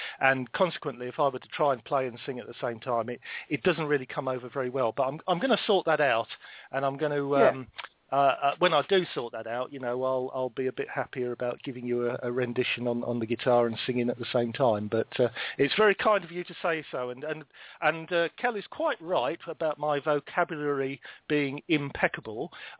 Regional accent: United Kingdom; There are some things that we as British people don't appreciate from other parts of the world.

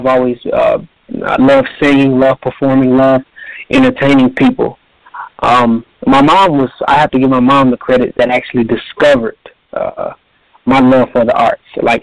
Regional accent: Benton Harbor, Michigan, United States; I'm from Benton Harbor, Michigan. I'm a small town, of course, in Michigan. I grew up two brothers. I was raised with my two brothers by my mom, who's a single mother.

